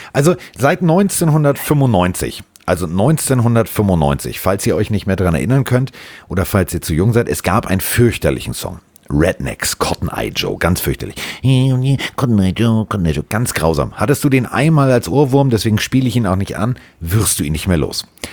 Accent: Northern Germany, Germany; Also für mich als Norddeutscher ist das ja mal abstrus.

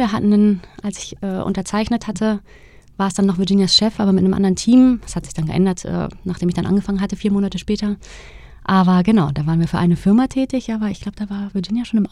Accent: Hamburg, Germany; Und ich komme ja auch ursprünglich aus Hamburg

